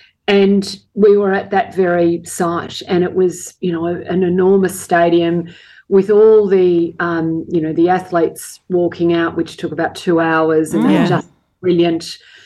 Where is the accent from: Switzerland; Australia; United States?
Australia; So the athletes marched out. We love being Australian.